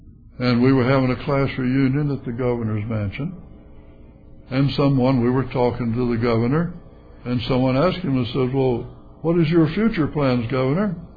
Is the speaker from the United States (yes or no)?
yes; Texas, United States; Being a Texan, Texas is a little unique.